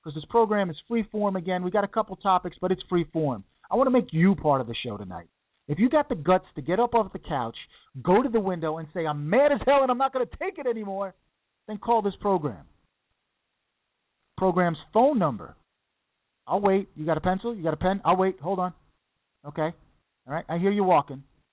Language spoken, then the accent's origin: English; New Rochelle, New York, United States; When I grew up in New Rochelle, the team's name was called the Rebels.